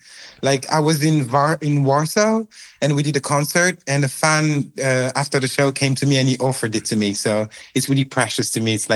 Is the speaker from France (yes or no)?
yes; France; English is a second language; as I grew up in France, I always had this idea of this huge romanticism thing